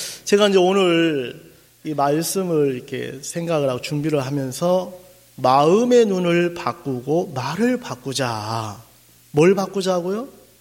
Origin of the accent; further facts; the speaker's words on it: Taebaek, Gangwon, South Korea; 저는 이제 여러분 태백에서 왔어요.